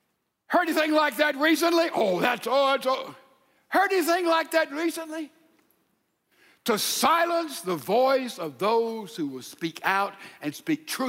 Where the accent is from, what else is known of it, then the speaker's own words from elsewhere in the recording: Mississippi, United States; now in Texas, United States; You know, the culture of Texas is not the culture of my home state of Mississippi.